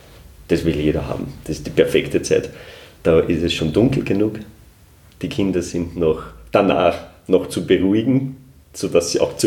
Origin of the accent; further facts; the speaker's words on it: Upper Austria, Austria; ich komme ja aus dem Hausruckviertel, da gibt es die Berchten nicht.